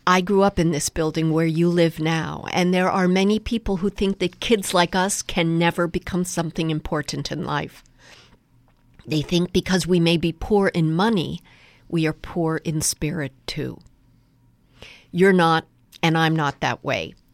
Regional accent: Bronx, New York, United States; I was visiting the public housing project where I grew up in the Bronx.

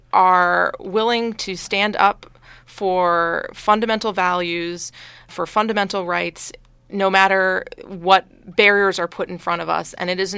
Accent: Boston, Massachusetts, United States; I'm from Boston originally.

